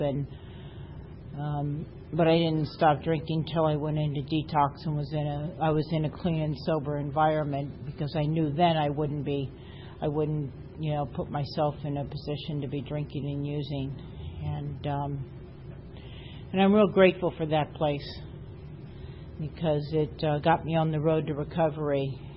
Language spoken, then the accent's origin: English; East Coast, United States; now in San Diego, United States; we're all from the East Coast. So I ran away and moved out here to San Diego and with my daughter